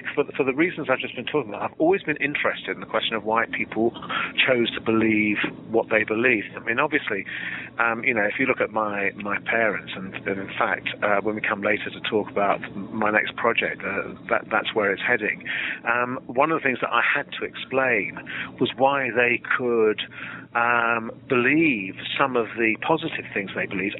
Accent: London, United Kingdom; By background, I'm a Londoner. My parents were both members of the British Communist Party.

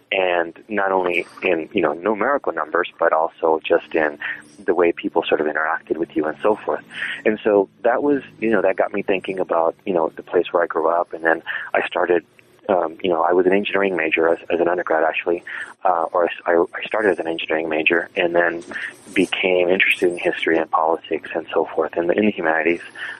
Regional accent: Texas, United States; now in Cambridge, United States; South Texas to Massachusetts, to Cambridge. One of the things that I realized was that, when I was growing up in South Texas

